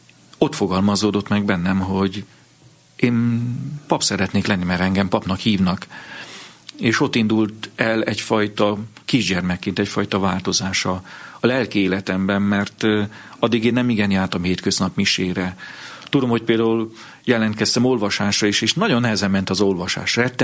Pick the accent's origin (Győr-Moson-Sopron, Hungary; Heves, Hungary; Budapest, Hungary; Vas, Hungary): Vas, Hungary; tudtam, hogy hát az egy bentlakásos gimnázium van itt a környéken, Kőszegen, Szombathelyen, ahol bejáró lehetnék.